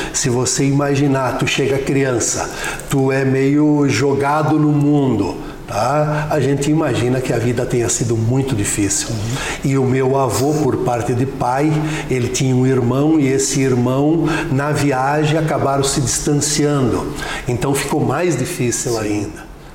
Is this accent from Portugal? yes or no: no; Caxias do Sul, Rio Grande do Sul, Brazil; born there; Eu nasci em Caxias do Sul.